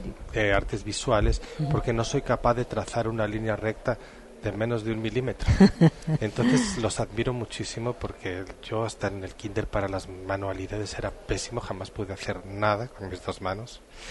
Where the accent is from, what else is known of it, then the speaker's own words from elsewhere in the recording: Vigo, Galicia, Spain; Soy de Vigo.